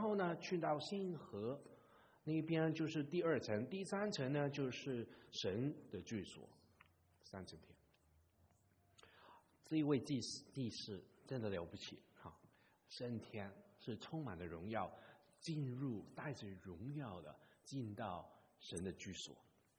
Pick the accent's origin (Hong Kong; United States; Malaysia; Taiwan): Hong Kong; Chinese is a second language; 你们讲跟我们香港人讲话慢一点啊，真的太快了。